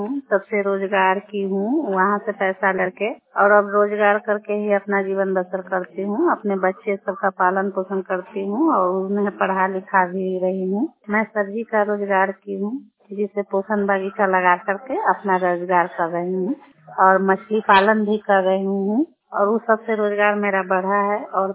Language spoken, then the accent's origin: Hindi; Gurmiya, Bihar, India; मैं गुरमिया पंचायत के निवासी हूँ, लालगंज ब्लॉक से। और मैं बहुत ही गरीब परिवार से हूँ।